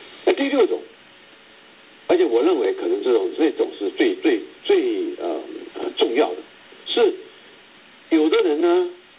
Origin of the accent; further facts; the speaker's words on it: China; 那我们中国人身上